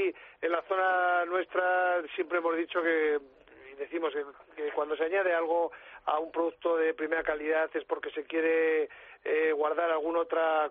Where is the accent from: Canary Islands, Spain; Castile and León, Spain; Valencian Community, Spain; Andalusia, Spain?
Castile and León, Spain; Sepúlveda; Bueno, aquí nosotros en la zona, yo soy de Sepúlveda, en Segovia